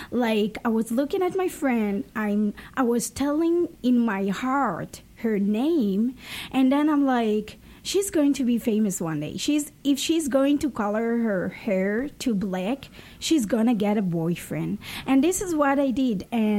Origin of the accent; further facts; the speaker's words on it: Haifa, Haifa District, Israel; English is a second language; So I used to, like, I born and raised in Haifa.